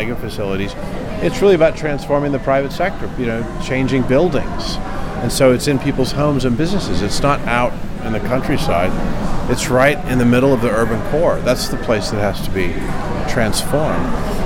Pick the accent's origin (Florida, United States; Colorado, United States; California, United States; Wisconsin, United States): California, United States; I'm not from New York. I don't want to try to swim with the sharks. I'm from California, so I can play that game there, and I did.